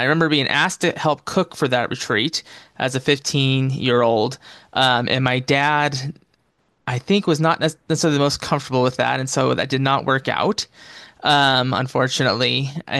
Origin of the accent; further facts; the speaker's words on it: Washington, United States; also born or lived in Oregon; I'm from the Northwest USA, so from the Seattle, Washington area, just north of there, and have spent most of the past 10 plus years in Oregon, where I currently reside.